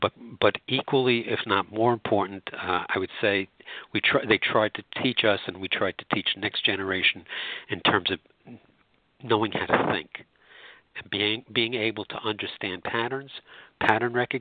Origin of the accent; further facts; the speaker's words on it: Brooklyn, New York, United States; accent: Brooklyn; No, I was born and bred in Brooklyn.